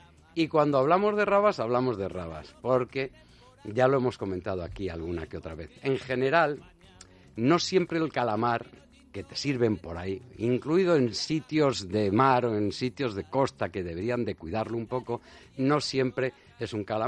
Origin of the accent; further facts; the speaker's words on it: Castile and León, Spain; no es porque tire por mi tierra, pero por lo que comentaban los expertos en su momento, esa harina está hecha en un molino de piedra zamorano